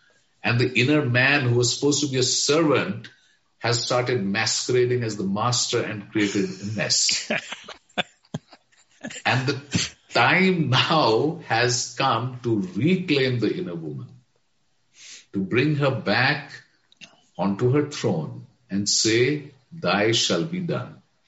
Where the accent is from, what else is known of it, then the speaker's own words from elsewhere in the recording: Jammu and Kashmir, India; born there; English is a second language; It wasn't really. I was born in Kashmir, but we grew up with English.